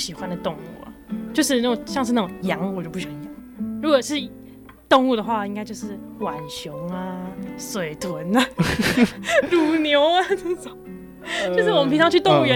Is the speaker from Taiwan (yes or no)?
yes; Keelung, Taiwan; 外婆是基隆人，所以我小时候是在基隆暖暖长大的。